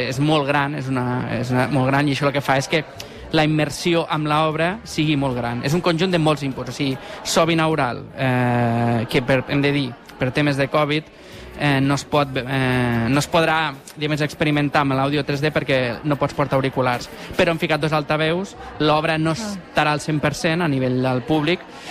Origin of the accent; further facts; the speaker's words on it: Mollerussa, Catalonia, Spain; som de Mollerussa, de poble